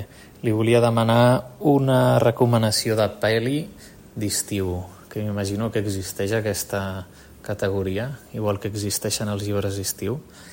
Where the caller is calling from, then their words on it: Sitges, Catalonia, Spain; de Sitges.